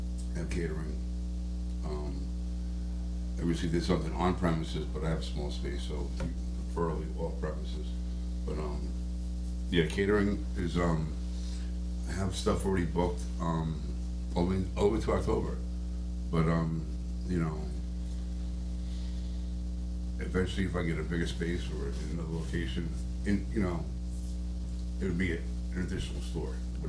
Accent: New York City, New York, United States; also born or lived in New Jersey; So I'm also from the Northeast. So I grew up in Brooklyn, New York. Then I went to Jersey.

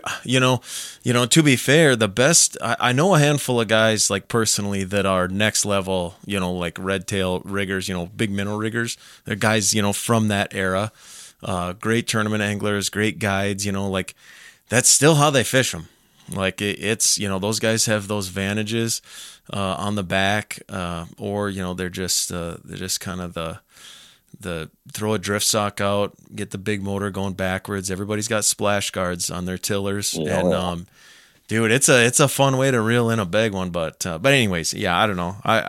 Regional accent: Minnesota, United States; I grew up in Minnesota

